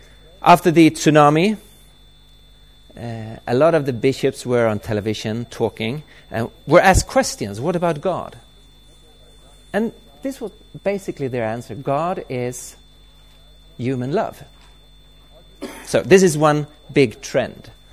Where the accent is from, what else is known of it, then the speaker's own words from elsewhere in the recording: Sweden; I come from Sweden, the very secular country of Sweden